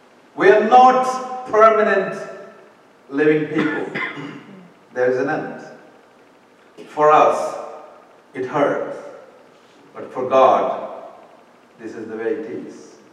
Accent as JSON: {"language": "English", "region": "South India", "country": "India", "said": "So we come from South India."}